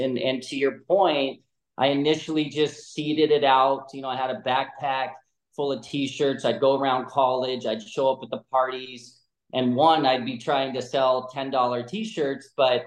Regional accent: California, United States; Look, I grew up in California.

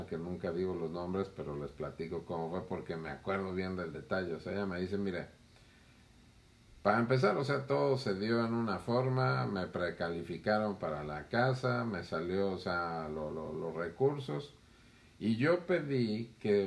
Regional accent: Mexico; ahora sí que como buen mexicano dije

